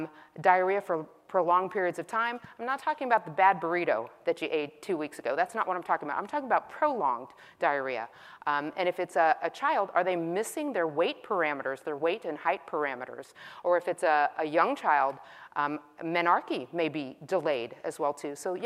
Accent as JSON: {"language": "English", "region": "Texas", "country": "United States", "said": "I speak really fast. I'm from Texas."}